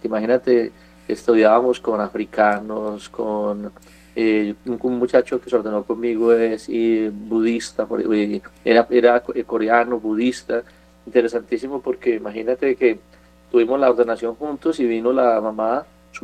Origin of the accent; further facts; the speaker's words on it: Medellín, Antioquia, Colombia; born there; nací en Medellín, soy colombiano, nací en Medellín, este mes cumplí 46 años